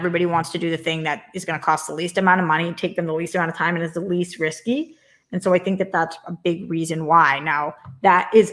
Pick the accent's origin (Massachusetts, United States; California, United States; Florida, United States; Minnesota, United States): Massachusetts, United States; Boston; It was in my hometown Chipotle, the Chipotle that I go to.